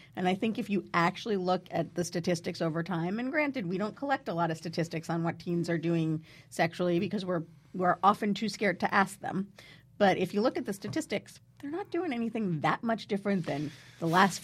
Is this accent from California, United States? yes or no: no; New Jersey, United States; I grew up in New Jersey. New Jersey. Yeah, I spent a lot of time on the Upper West Side as a kid.